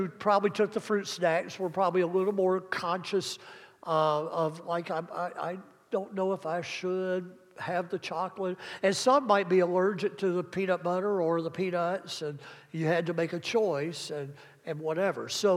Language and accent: English; Mississippi, United States; also born or lived in Alabama / Florida; now in Kalamazoo, United States; I was born in Alabama, raised in Mississippi, schooled in Florida, and then in 1988, God brought me to Kalamazoo, Michigan.